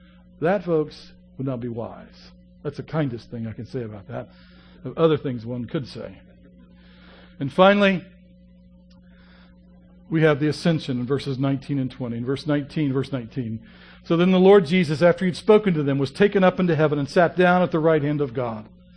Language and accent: English; Appalachia, United States; I'm from Appalachia and I don't know any of them, but I hear they're there.